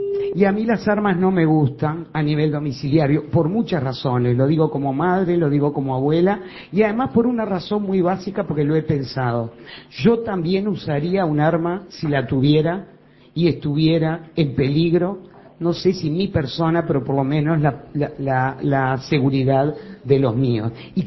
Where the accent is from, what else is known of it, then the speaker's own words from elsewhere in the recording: Uruguay; como ciudadana uruguaya